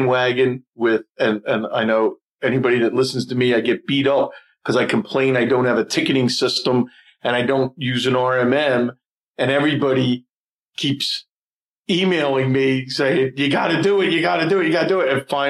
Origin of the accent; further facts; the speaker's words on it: Philadelphia, Pennsylvania, United States; from Philadelphia, Pennsylvania.